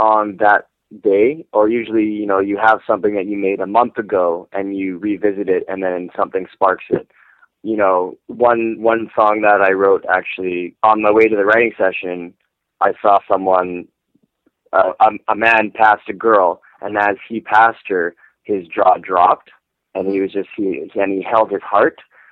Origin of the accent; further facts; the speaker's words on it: Canada; I'm Canadian.